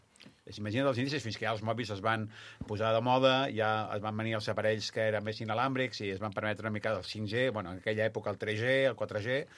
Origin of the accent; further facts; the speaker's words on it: L'Hospitalet de Llobregat, Catalonia, Spain; born there; en aquest cas, vivint a l'Hospitalet. Jo soc nascut a l'Hospitalet. I amb pare penedesenc i amb una relació vilafranquina amb tiets, tietes, cosins, cosines i família, evidentment.